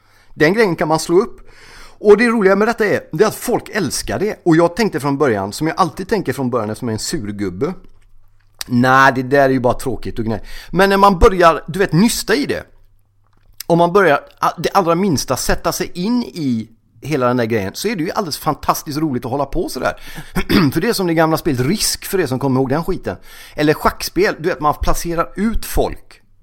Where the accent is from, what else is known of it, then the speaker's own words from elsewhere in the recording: Gothenburg, Västra Götaland County, Sweden; Jag kollar handbolls-EM, vilket är en som göteborgare så får man ju liksom handbollen med blod.